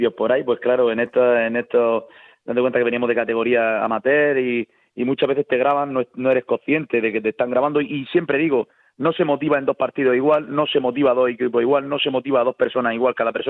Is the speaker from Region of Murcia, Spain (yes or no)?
yes; Murcia, Region of Murcia, Spain; pues soy de Murcia, soy murciano, murcianista